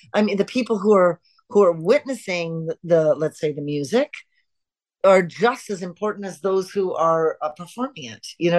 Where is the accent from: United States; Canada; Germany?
Canada; we're Canadian